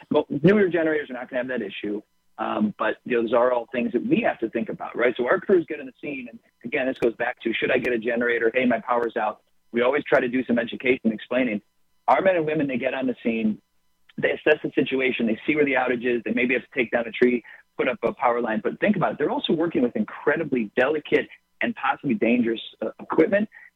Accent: Midwest, United States; also born or lived in California; I'm a Midwest guy. I've been born and raised in the Midwest my whole life, a short time for a job in California.

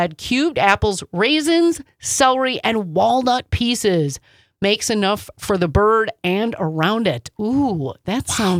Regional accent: Milwaukee, Wisconsin, United States; I'm from Milwaukee.

